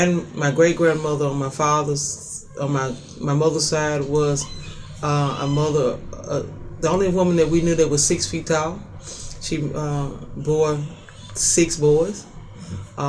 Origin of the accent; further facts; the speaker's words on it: Jackson, Mississippi, United States; Born and raised in Jackson, Mississippi. Graduate of Callaway High School, graduate of University of Southern Mississippi, and a graduate of Memphis Theological Seminary.